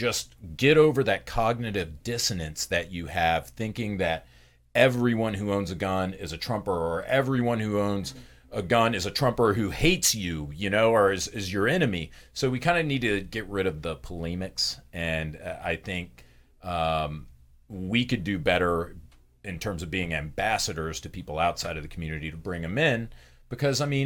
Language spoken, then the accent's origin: English; Pensacola, Florida, United States; I am a hillbilly. I'm from Pensacola, Florida.